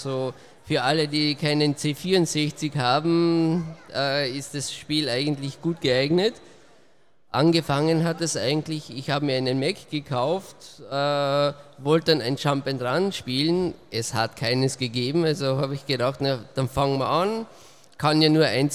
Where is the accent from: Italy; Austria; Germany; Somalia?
Austria; Ich komme aus Österreich, also ziemlich weit angereist.